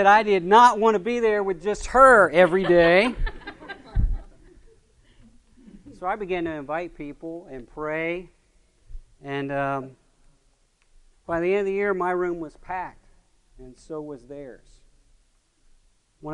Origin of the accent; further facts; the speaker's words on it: Chillicothe, Ohio, United States; I am not from Xenos, although I've known Dennis for a long time. Let me tell you my story. I grew up in a place called Chillicothe, Ohio.